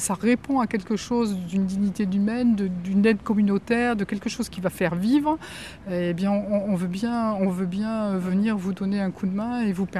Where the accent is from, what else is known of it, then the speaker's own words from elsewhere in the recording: Occitanie, France; Moi, je suis du Lot, donc j'appartiens à la. Enfin, j'appartiens. Je suis de la délégation du Lot, à Figeac plus exactement.